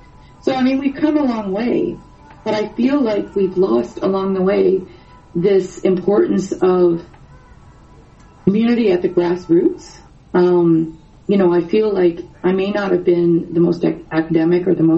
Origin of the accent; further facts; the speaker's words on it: Yarmouth, Nova Scotia, Canada; But I have to say, in Yarmouth, my hometown, when I went, and I usually pick up Waves to do the foster family diversity stuff, I found it in the porn section.